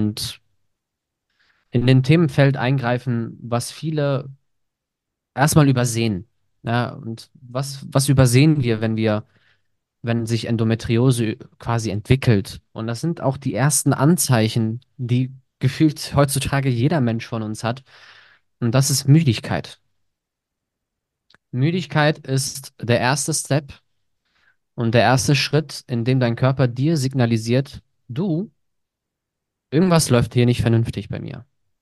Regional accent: Germany; now in Greece; Ich bin 27 Jahre alt, komme aus Deutschland, aber gebürtig aus Griechenland und bin jetzt auch seit knapp fast 2 Jahren auch ausgewandert nach Griechenland

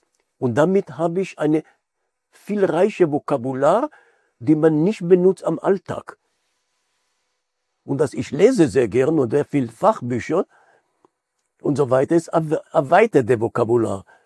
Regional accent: Israel; moved away; weil wir sind als Pioniergeneration in Israel anders aufgewachsen

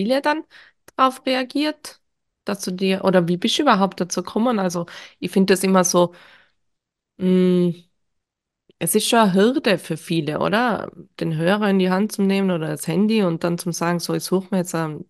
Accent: Austria; Ich komme ja aus Österreich und ich wohne ja in Österreich.

